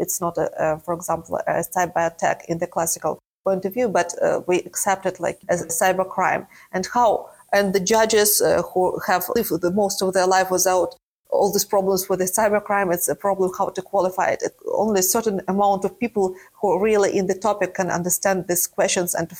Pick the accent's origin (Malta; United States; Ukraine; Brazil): Ukraine; Kharkiv, Kharkiv Oblast; moved away as an adult; I had to leave Ukraine, and I'm from Kharkiv